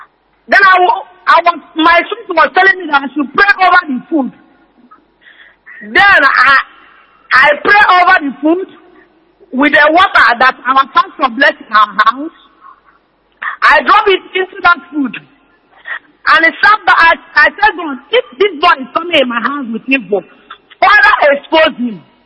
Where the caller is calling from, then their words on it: Côte d’Ivoire; I'm coming from Ivory Coast.